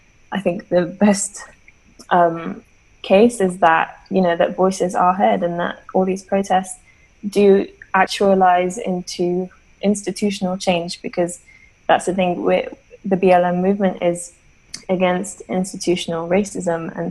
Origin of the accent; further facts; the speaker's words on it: Trinidad & Tobago; I am a person of color. I'm originally Trinidadian with a Sri Lankan mother. So like mixed heritage.